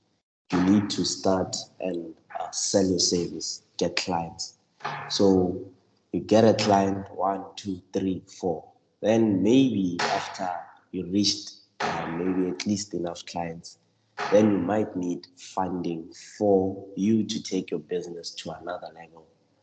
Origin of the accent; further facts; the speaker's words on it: Limpopo, South Africa; I'm from Limpopo. And I'm doing my second year in geology this year at UWC.